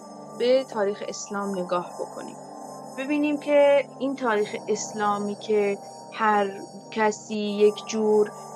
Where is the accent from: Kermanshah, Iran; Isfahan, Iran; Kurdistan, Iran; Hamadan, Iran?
Kurdistan, Iran; Kamyaran; now in Tehran, Iran; من 28 سالمه، اهل شهرستان کامیاران استان کردستان هستم و به هر حال دیگه اصالتاً کرد هستم و خودم به خاطر تحصیل توی تهران زندگی میکنم، یعنی به خاطر دانشگاه و اینها.